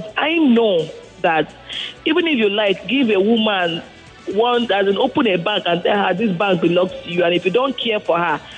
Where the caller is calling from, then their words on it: Ajah, Lagos, Nigeria; I'm calling from Aja.